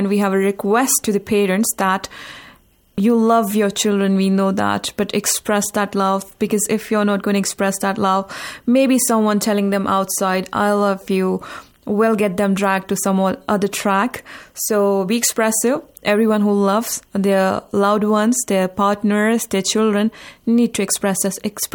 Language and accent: English; India; I come from India